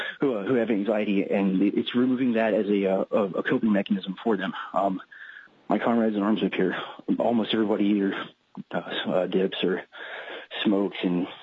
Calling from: Fairbanks, Alaska, United States; I'm calling from Fairbanks, Alaska.

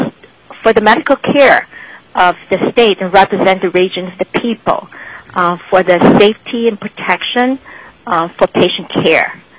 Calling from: Nome, Alaska, United States; I'm calling from Nome.

